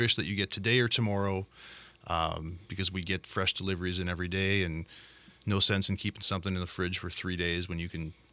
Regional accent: Fort Atkinson, Wisconsin, United States; now in San Diego, United States; I grew up in Wisconsin.

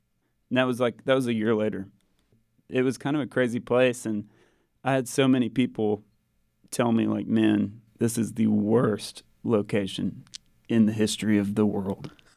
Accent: Waco, Texas, United States; growing up in Waco, you always hear, like, Wacoans are so kind of persnickety about places.

